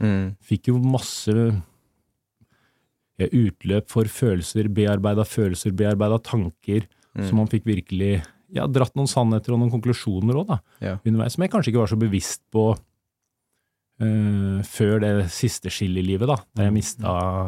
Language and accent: Norwegian; Innlandet, Norway; selv om jeg vokste opp på Hedemarken